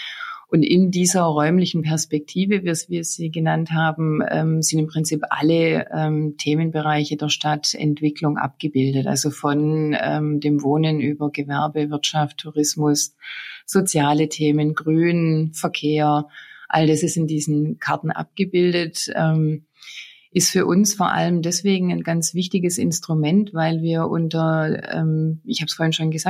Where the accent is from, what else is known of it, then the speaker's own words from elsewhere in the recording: Baden-Württemberg, Germany; accent: Swabian; Man hört es an meinem Dialekt. Ich bin auch ein Kind dieser Gegend. Ich habe viele Jahre versucht, diesen Dialekt zu unterdrücken.